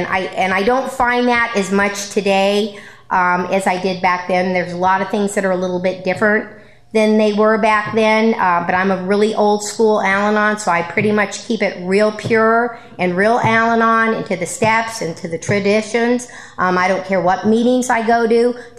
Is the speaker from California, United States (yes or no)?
yes; Los Angeles, California, United States; now in Santa Clarita, United States; I moved out to Santa Clarita, and it was like culture shock to me because I was from the West Side where you had a billion meetings a day everywhere.